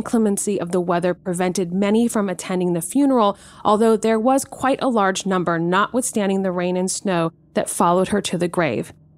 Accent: California, United States; When I was a child, I grew up in Northern California.

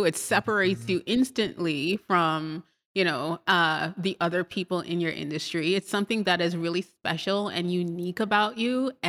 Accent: Trinidad & Tobago; born there; I was born in Trinidad and Tobago. It's a tiny island in the Caribbean.

